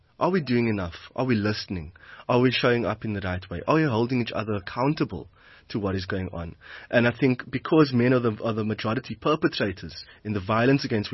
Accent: Western Cape, South Africa; also born or lived in Johannesburg, South Africa; Growing up in the Cape Flats myself, moving to Joburg, moving to Yeovil

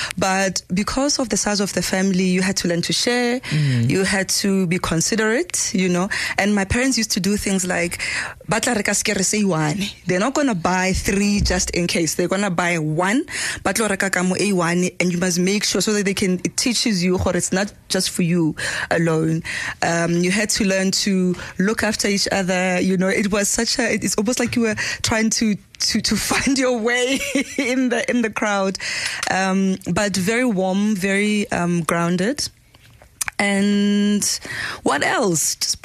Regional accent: Pilanesberg, North West, South Africa; born there; So I was born in Ruling, Kwara Sarapani, Pilanesberg. Most people know it as Pilanesberg. Very rural at the time.

